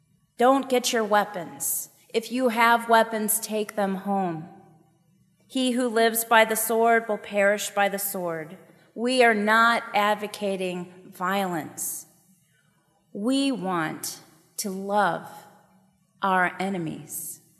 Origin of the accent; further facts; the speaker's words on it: Cincinnati, Ohio, United States; There were members of my church where I grew up in Cincinnati.